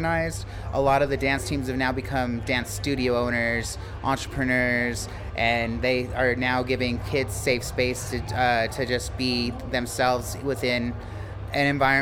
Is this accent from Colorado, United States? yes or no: yes; Longmont, Colorado, United States; I'm from Longmont, Colorado.